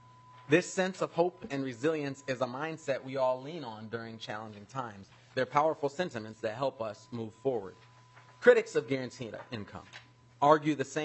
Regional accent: Minnesota, United States; as a Minnesotan who is used to poverty and hunger in our communities

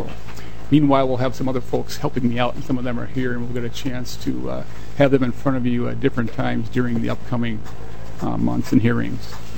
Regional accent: Minnesota, United States; now in St. Paul, United States; I grew up in Morrison County in central Minnesota on this farm, and I live currently in St. Paul on an old city street.

